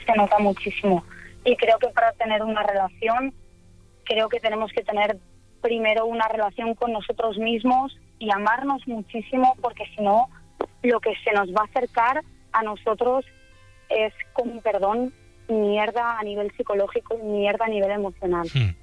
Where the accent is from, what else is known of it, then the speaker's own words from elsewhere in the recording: Cantabria, Spain; now in Madrid, Spain; soy de Cantabria y Vallecas